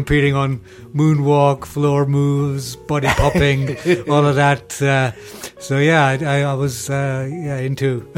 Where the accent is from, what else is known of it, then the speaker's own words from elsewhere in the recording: Lahore, Punjab, Pakistan; I come from Pakistan, so Punjab, Lahore. I grew up in what's the capital of Punjab? It's where Bhangra comes from